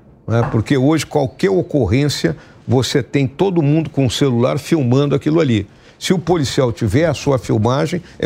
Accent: Rio Grande do Sul, Brazil; Eu já vi lá no meu estado, no Rio Grande do Sul, não é?

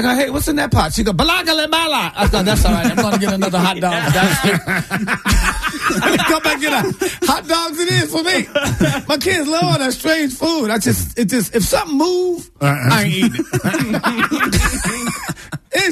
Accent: Detroit, Michigan, United States; now in Sacramento, United States; And mind you, I'm from Detroit. We have black people, white people.

